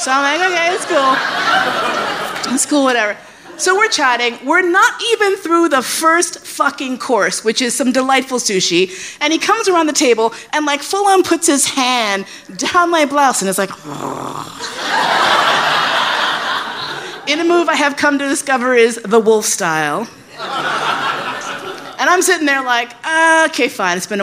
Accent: New York, United States; born or raised there

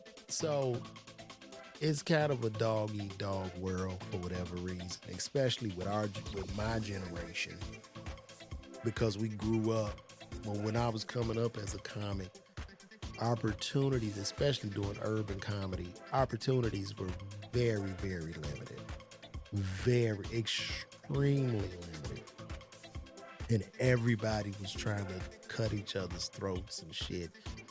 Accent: Chicago, Illinois, United States; My God, you know, I'm from Chicago. The baby's dying in the street.

